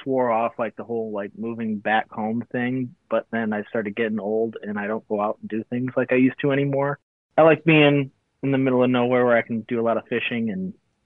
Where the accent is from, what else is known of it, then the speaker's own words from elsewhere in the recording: Traverse City, Michigan, United States; also born or lived in Detroit, United States; I grew up in Michigan. Kind of like in the Metro Detroit area until middle school. And then I did middle school and high school in Traverse City. Yeah, that's where I grew up.